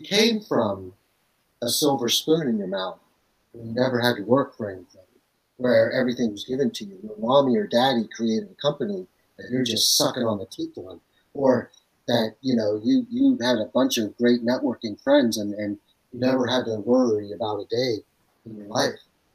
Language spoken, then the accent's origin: English; United States; I'm not going to wait for her because I'm American